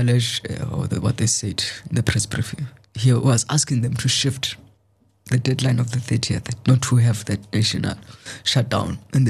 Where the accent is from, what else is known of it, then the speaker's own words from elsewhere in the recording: South Africa; I, as a South African, have got, I must also take responsibility